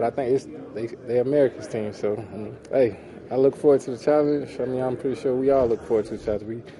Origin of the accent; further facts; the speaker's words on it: South Carolina, United States; I just think just growing up in South Carolina, it was a lot of Cowboys fans just growing up.